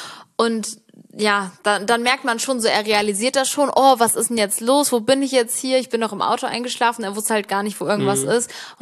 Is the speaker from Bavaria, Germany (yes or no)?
no; Cologne, North Rhine-Westphalia, Germany; wir kommen ja aus Köln